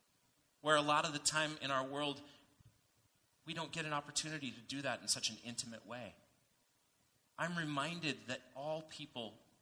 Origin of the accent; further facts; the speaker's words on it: Edmonds, Washington, United States; For me, growing up, as I said, I was from Edmonds, down south. It was the kids from Linwood. We were in this nice kind of suburb overlooking the beautiful Puget Sound